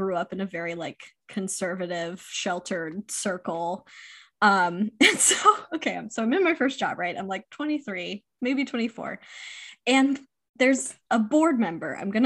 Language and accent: English; Charleston, South Carolina, United States; So we're both from Charleston, which listeners know. And there's a lot of plantations there.